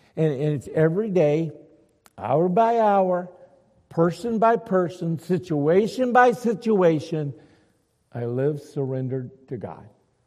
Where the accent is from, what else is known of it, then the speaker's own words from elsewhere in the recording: United States; As an American, I've only known what you've known, this freedom that we have and that we take so for granted.